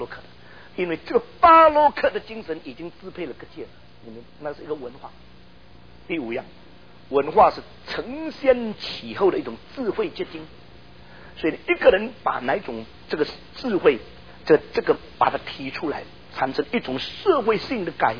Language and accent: Chinese; Indonesia; also born or lived in China; 我生在中国，被上帝带到印尼，但是在印尼的时候读共产党的学校，说我不在国内